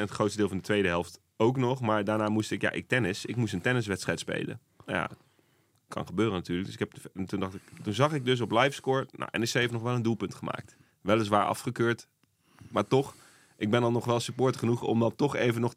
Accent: Gelderland, Netherlands; we moeten als Gelderlanders echt iets meer van ons af gaan bijten.

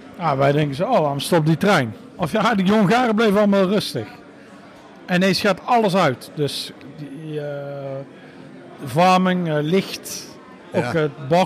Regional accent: Netherlands; Ja, ik ben echt een Nederlander.

